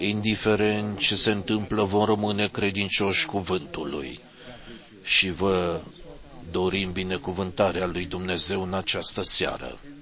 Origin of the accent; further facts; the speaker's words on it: Ottawa, Ontario, Canada; Eu vin din Ottawa, din Canada.